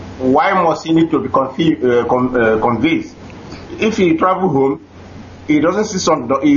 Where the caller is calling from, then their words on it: Sweden; We're calling from Sweden.